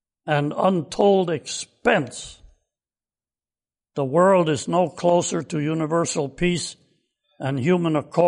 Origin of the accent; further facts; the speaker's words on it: Waukegan, Illinois, United States; And I grew up in Waukegan, Illinois, just a few miles from Chicago